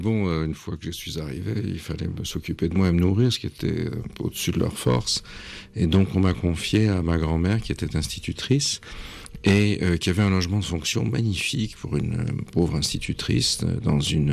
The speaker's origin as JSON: {"language": "French", "town": "Paris", "region": "Île-de-France", "country": "France", "tie": "born there", "said": "je suis né à Paris, sans doute, dans la polyclinique des métallurgistes CGT, comme tous les gosses de communistes de l'époque, à Belleville."}